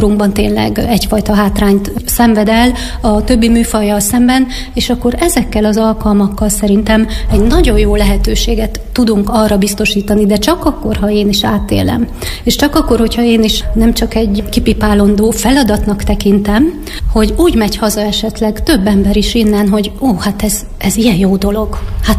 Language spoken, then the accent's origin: Hungarian; Nyíregyháza, Szabolcs-Szatmár-Bereg, Hungary; now in Miskolc, Hungary; én meg nyíregyházi vagyok, és erre én nagyon büszke vagyok mindig, hogy én Szabolcs megyéből származom, bár Miskolcon élek már több mint 30 éve